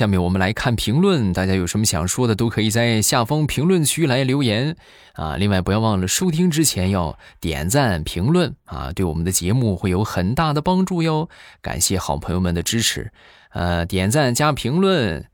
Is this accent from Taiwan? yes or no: no; Rizhao, Shandong, China; 欢迎大家来我的家乡美丽的海滨城市山东日照。